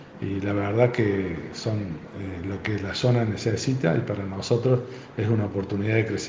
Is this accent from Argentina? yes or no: yes; Oncativo, Córdoba, Argentina; nosotros somos originarios de Oncativo